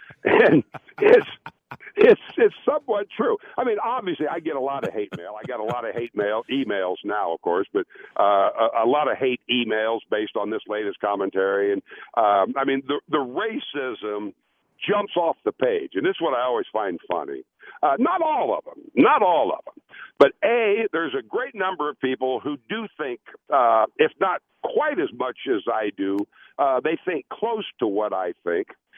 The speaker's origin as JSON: {"language": "English", "region": "Midwest", "country": "United States", "tie": "born or raised there", "said": "I was actually a Minnesota fan at that time, growing up in the Midwest and going to Minnesota a year or two later."}